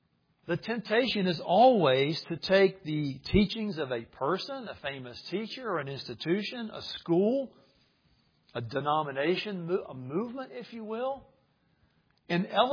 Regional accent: Georgia, United States; accent: North Georgia; You wouldn't want to hear that in my North Georgia accent anyway.

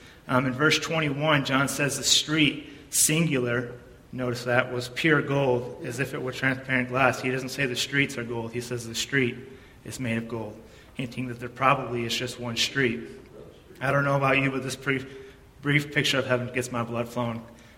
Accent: Michigan, United States; I'm from Michigan, if you guys don't know, up north, and we play a lot of hockey up there.

